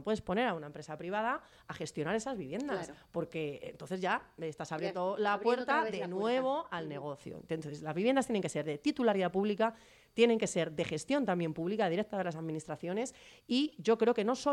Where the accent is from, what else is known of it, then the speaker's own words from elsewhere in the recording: Parla, Community of Madrid, Spain; vengo de Parla, que es un foco, el sur de Madrid, de lo que fue el ladrillazo en su momento